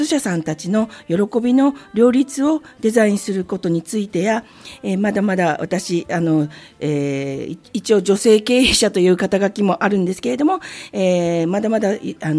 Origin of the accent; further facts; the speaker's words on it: Osaka, Japan; also born or lived in Tokyo; 出身は、大阪と言ってるんですけれども、はいはい、生まれはね、東京だったんですけど、うんうん、4歳ぐらいの時に、うんうん、両親の仕事の都合で大阪に、はい、転勤してきて、で、はいね、はい、そこから、うん、専門学校を卒業するまでは大阪で過ごしました。